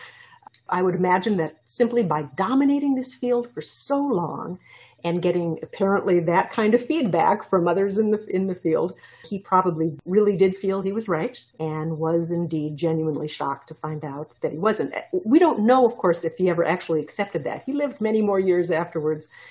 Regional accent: Minnesota, United States; the coal industry brought to my home state of Minnesota to testify

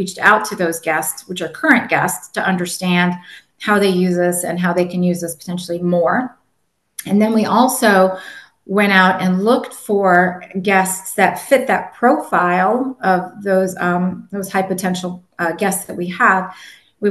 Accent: United States; first language Spanish; English is a second language; So my first language is Spanish. So my first name can give it away. My last name definitely doesn't, but I'm Cuban. So my first language was Spanish. Obviously spoke English, you know, pretty early on, since I was born and raised in the US.

